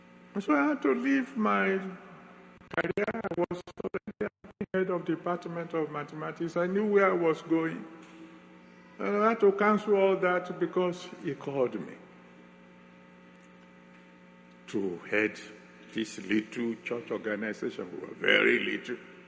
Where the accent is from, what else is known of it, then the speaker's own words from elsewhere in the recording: Nigeria; Because I came all the way from Nigeria for something.